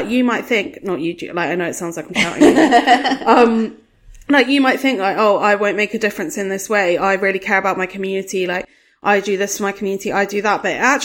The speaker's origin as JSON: {"language": "English", "town": "Brighton", "region": "South East England", "country": "United Kingdom", "tie": "born or raised there", "said": "I grew up in Brighton, which is like quite a quote unquote liberal place where people have like alternative worldviews, white people have alternative worldviews, I will say."}